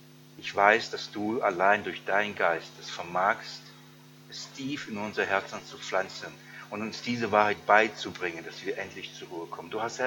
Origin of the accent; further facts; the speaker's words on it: Baden-Württemberg, Germany; Ich komme aus dem Schwabenland. Schaffen, schaffen, Häusle bauen.